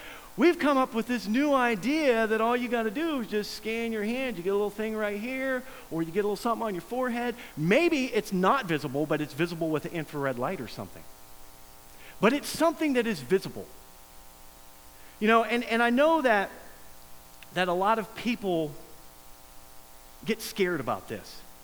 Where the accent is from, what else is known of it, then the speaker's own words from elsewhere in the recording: Pickerington, Ohio, United States; I grew up out in Pickerington, and when I grew up out there, there was nothing.